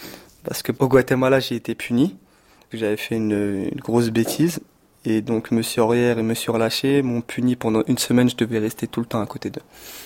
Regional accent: Saint-Denis, Île-de-France, France; J'ai 21 ans. Je suis né à Saint-Denis. J'ai toujours vécu à Saint-Denis.

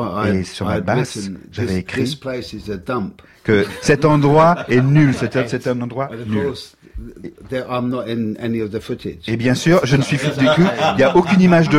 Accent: United States; Non, faut pas dire ça. Non. En tant qu'Américain, faut pas dire ça.

